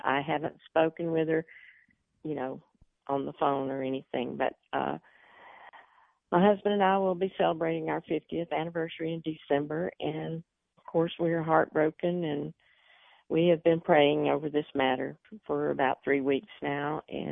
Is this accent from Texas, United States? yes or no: yes; Fort Worth, Texas, United States; I'm from Fort Worth, Texas.